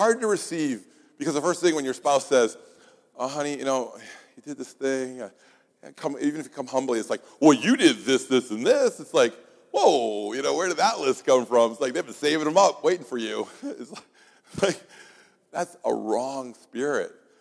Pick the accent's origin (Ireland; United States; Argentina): United States; New England; So where I grew up in New England, at least in my part of New England, because I'm a hybrid.